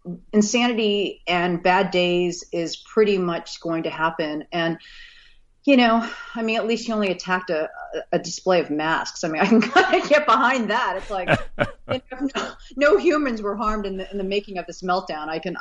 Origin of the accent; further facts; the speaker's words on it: Texas, United States; also born or lived in Missouri; I was born in Missouri. I didn't grow up in Missouri, but I was born in Missouri. And then my dad was in oil and gas. So we moved around the country a lot. So I spent a good chunk of my formative years in Texas.